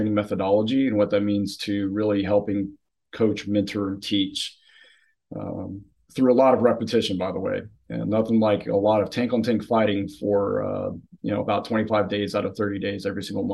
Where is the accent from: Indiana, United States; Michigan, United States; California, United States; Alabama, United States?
Indiana, United States; I'm from Indiana.